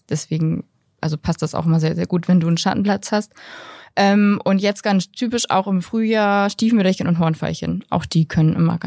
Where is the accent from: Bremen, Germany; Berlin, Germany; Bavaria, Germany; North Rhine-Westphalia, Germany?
Bremen, Germany